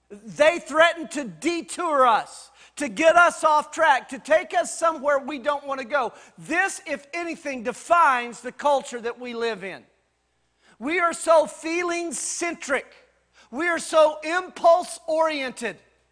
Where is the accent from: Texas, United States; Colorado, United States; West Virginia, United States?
Texas, United States; Amarillo; I mean, growing up in the Baptist church up in Amarillo, we had prayer meeting.